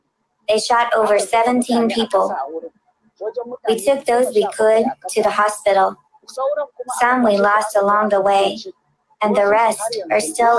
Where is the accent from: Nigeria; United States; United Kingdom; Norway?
Nigeria; Kaduna State; I am from the Kagoro tribe. Our village was attacked on July 19th.